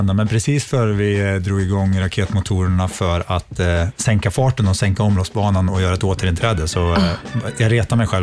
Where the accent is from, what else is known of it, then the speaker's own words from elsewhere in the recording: Hammarö, Värmland, Sweden; also born or lived in Dalarna / Örebro / Gothenburg / Karlstad; Sen flyttade vi till via Göteborg till Karlstad. Och så växte jag upp på Hammarö i Värmland.